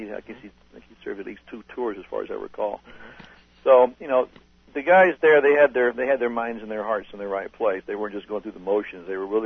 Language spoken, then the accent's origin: English; Georgia, United States; born there; and I was born in Georgia, so I was a little bit more used to the humidity than